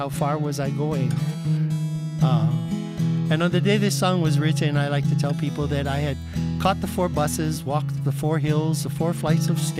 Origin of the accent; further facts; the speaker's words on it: Kaneohe, Hawaii, United States; also born or lived in Kahului; I grew up in Kaneohe, my formative years. And then by the time I was nine, we had moved down the road to Kahului.